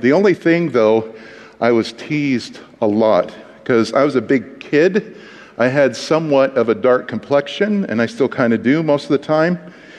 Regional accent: Newport, Oregon, United States; born there; because I was born in the Oregon coastal town of Newport, Oregon, in April of 1969.

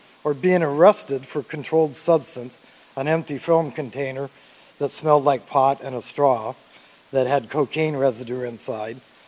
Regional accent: Portland, Oregon, United States; born there; I was born in Portland, Oregon, right before colored television.

